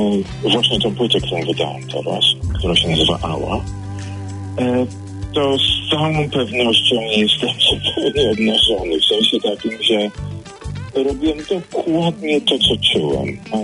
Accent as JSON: {"language": "Polish", "town": "Kraków", "region": "Lesser Poland", "country": "Poland", "said": "Ja jestem bardzo blisko związany z Gdańskiem, mimo że jestem z Krakowa."}